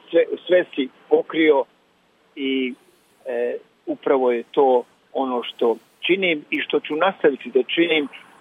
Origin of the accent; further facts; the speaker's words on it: Kakanj, Zenica-Doboj Canton, Bosnia & Herzegovina; now in Croatia; Pjevao je i u mom Kakni gdje sam odrastao